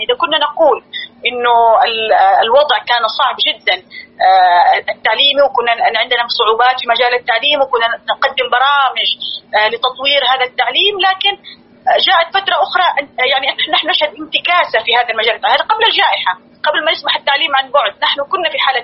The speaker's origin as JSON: {"language": "Arabic", "country": "Yemen", "said": "أنا من اليمن"}